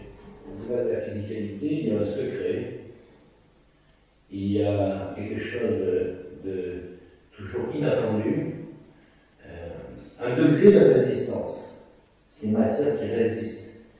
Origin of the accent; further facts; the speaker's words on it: Port-Saint-Louis-du-Rhône, Provence-Alpes-Côte d'Azur, France; moi je suis originaire de Camargue, le cœur de la Camargue, pour Saint-Louis-du-Rhône.